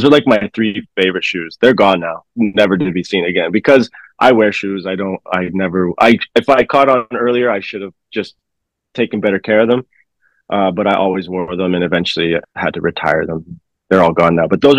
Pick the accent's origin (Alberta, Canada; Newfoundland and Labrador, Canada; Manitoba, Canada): Alberta, Canada; Calgary; I grew up in Calgary for a little time